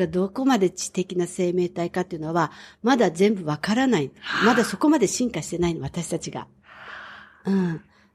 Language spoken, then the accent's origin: Japanese; Tokyo, Japan; ずっと東京で生まれて育って広告代理店で働いて当たり前のように、それが自分の世界だった。